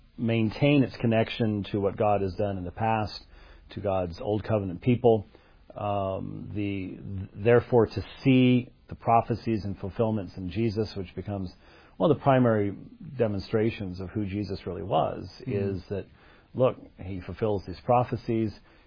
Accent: United States; And I think the fact that I'm an American sitting in South Africa

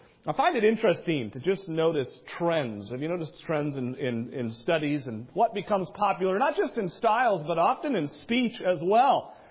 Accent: New England, United States; I grew up in New England, as I know some of you do as well.

